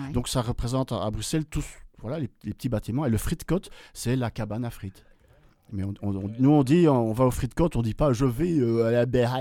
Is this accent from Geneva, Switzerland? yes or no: no; Valais, Switzerland; Pas du tout, je suis suisse, je suis descendu de la vallée